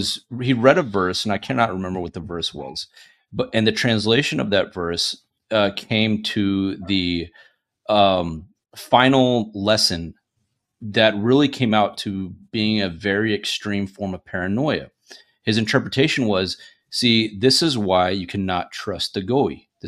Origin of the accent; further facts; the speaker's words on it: United States; that's just one little sliver of what we experience as Americans.